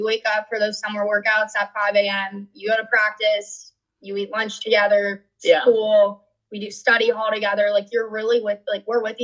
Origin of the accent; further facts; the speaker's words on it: California, United States; I'm from California, so sports, especially college sports, aren't very big in like California.